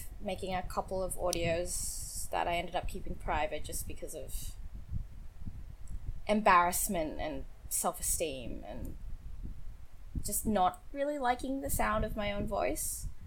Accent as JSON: {"language": "English", "country": "Australia", "said": "I don't know if you can tell by my accent or anything, but I am Australian, and it is hot as all fucking hell in Australia right now."}